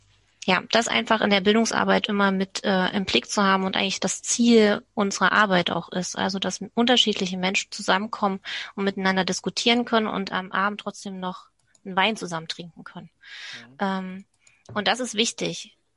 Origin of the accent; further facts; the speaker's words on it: Saxony, Germany; now in Berlin, Germany; Bin ich Ostdeutsche oder bin ich eine Sächsin, die in Berlin wohnt und in Brandenburg arbeitet?